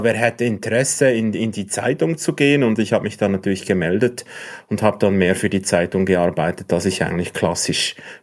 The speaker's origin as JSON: {"language": "German", "country": "Switzerland", "said": "als Lehrling, wie man bei uns in der Schweiz sagt"}